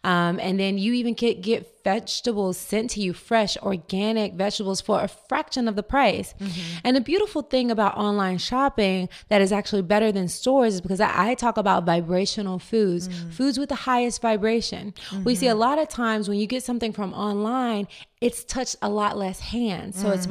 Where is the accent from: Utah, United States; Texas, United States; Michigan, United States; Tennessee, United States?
Tennessee, United States; You know, that's real because I'm from Tennessee.